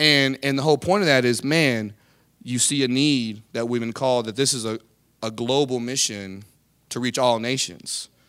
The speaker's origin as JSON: {"language": "English", "town": "Houston", "region": "Texas", "country": "United States", "tie": "born or raised there", "said": "I grew up very unchurched in Houston, Texas."}